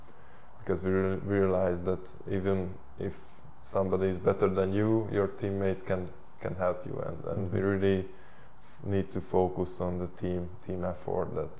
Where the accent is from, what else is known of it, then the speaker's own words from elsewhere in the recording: Eger, Heves, Hungary; English is a second language; to be in Hungary, to maybe go back to Eger, my hometown, and help to that club to be again one of the best.